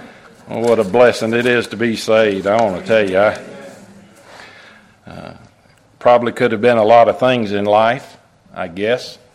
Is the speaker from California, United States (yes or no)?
no; North Carolina, United States; I'm from Western North Carolina, hillbilly up in the Great Smoky Mountains. That's where I'm from.